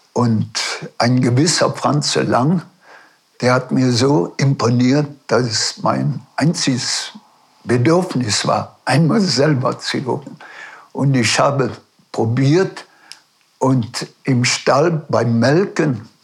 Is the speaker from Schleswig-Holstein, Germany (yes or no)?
no; Bronsfeld, Rhineland-Palatinate, Germany; Bronsfeld ein Lied zu schreiben.